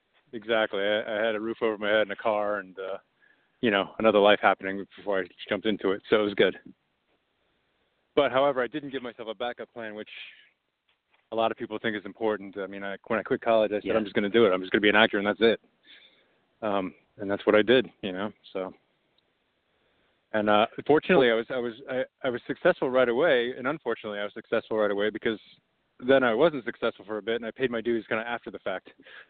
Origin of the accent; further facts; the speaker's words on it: Alaska, United States; born there; also born or lived in Long Island, New York; Yeah, as it happens, I was born in Alaska. My parents moved us around quite a bit. My dad was in the Air Force.